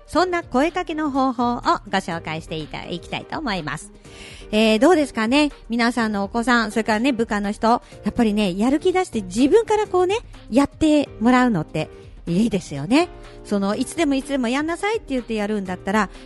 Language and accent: Japanese; Ichikawa, Chiba, Japan; 私はあの千葉の方に住んでるんですけれども、私の地元のね市川市っていうところにも